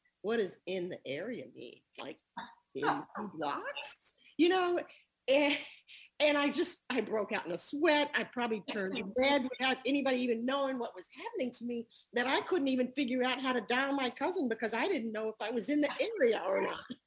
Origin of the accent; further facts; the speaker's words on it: Austin, Texas, United States; born there; I had been in elevators as a child because I was born in Austin, Texas, actually.